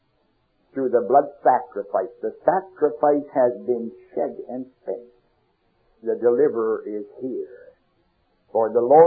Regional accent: Canada; I'm sorry, for I'm a Canadian. I'm a square. Square all the way down the line. Conservative. I used to be Canadian, not anymore.

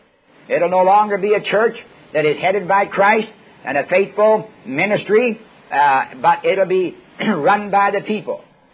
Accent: Canada; Thank God I'm a Canadian myself.

